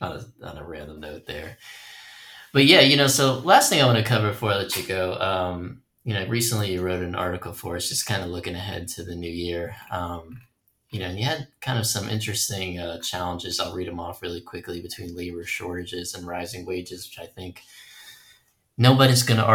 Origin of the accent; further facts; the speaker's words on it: Brooklyn, New York, United States; which makes no sense since I'm from Brooklyn.